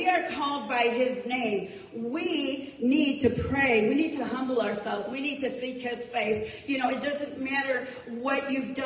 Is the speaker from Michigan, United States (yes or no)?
yes; Traverse City, Michigan, United States; I'm originally from Traverse City